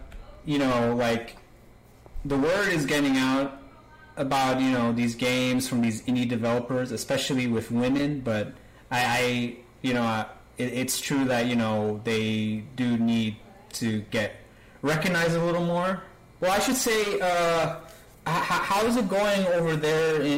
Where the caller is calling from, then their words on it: New York, United States; I don't know if you know this, but I'm actually talking from New York